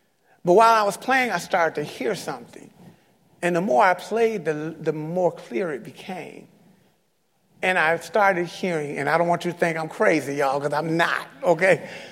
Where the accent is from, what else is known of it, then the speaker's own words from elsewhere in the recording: Detroit, Michigan, United States; I was at my church I grew up in Detroit.